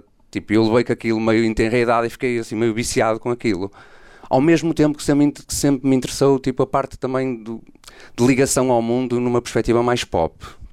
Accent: Vila do Conde, Norte, Portugal; sou de Vila do Conde, nascido e criado, os meus pais, os meus avós já eram de Vila do Conde. E pronto, tipo, o que é que eu posso dizer sobre mim? Tenho 45 anos, tive uma infância feliz em Vila do Conde.

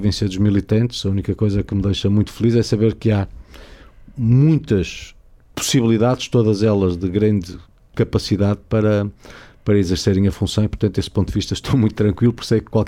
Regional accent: Joane, Braga, Portugal; born there; eu sou nascido neste distrito, em Joane, Vila Nova de Famalicão, é ali que está tudo aquilo que me diz muito.

